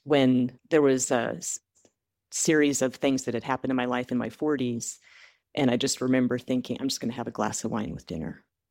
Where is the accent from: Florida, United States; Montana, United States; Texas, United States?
Montana, United States; Great Falls; I grew up in Great Falls, Montana.